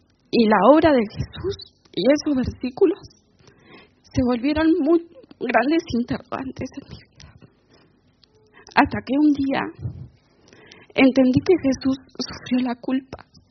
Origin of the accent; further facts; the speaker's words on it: Carmen de Patagones, Buenos Aires Province, Argentina; Nací en Carmen de Patagones y crecí en una familia tradicional con valores evangélicos.